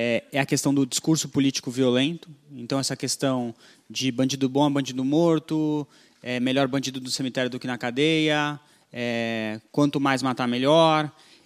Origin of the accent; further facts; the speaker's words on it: Brazil; eu, como brasileiro, fico muito emocionado